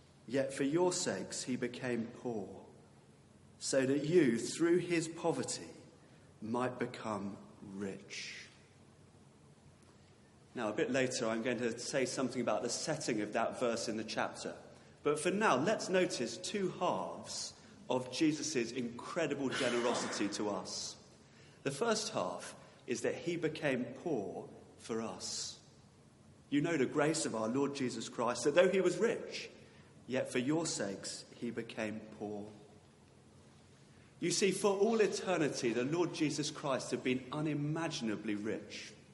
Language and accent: English; United Kingdom; Being British, of course, I hide it and pretend I've got something stuck in my eye.